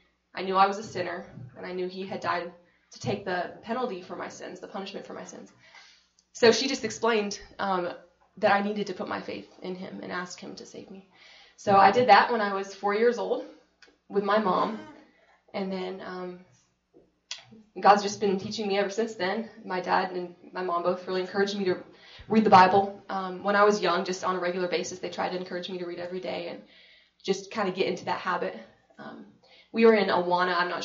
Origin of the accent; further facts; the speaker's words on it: Ohio, United States; now in Texas, United States; I grew up in Ohio starting out. My dad worked at a bank in Ohio, and I lived there until I was 12, loved it. And then we moved to Texas